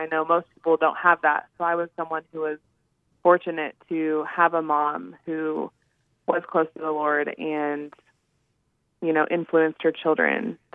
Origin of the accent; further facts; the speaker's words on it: Texas, United States; I actually grew up in Texas, outside of Dallas, on about 10 acres in the country.